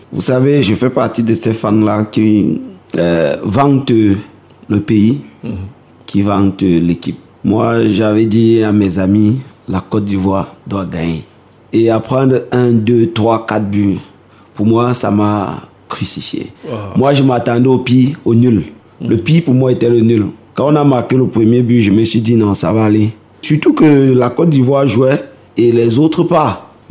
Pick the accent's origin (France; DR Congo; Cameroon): Cameroon; Si le Cameroun, c'est vrai, je suis Camerounais